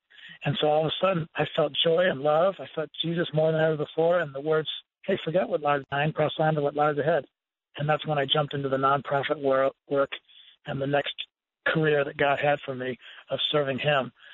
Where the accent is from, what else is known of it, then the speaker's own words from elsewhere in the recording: Seattle, Washington, United States; the Seahawks finally had a quarterback get hurt, and that's my hometown.